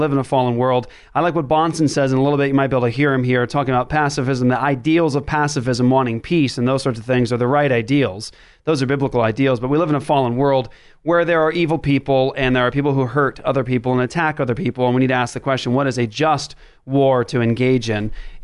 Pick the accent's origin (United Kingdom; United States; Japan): Japan; and actually a place I grew up in Japan.